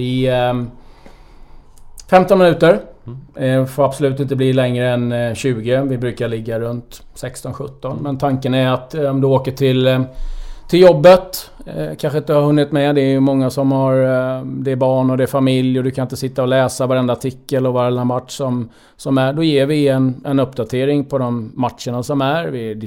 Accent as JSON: {"language": "Swedish", "town": "Hovslätt", "region": "Jönköping County", "country": "Sweden", "tie": "born or raised there", "said": "Så att en bit utanför Jönköping där växte jag upp. Jaha. I Hovslätt"}